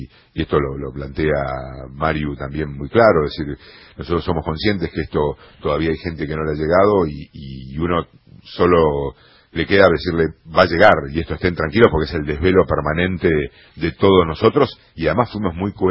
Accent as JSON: {"language": "Spanish", "town": "Mar del Plata", "region": "Buenos Aires Province", "country": "Argentina", "tie": "born or raised there", "moved": "as an adult", "lives_now": "San Isidro, Argentina", "said": "porque yo soy de Mar del Plata, viví en Mar del Plata hasta los 18 y sigo teniendo mi grupete allá."}